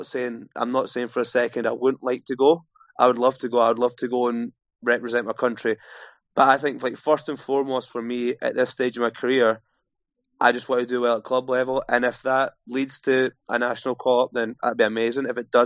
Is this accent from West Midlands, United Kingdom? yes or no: no; Dumfries, Scotland, United Kingdom; I think from being a Scottish boy from Dumfries, to make that, like, to make that milestone's massive achievement for myself.